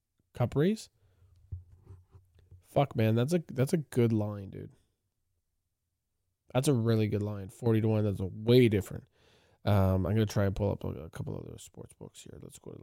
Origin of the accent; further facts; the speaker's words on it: Canada; I am Canadian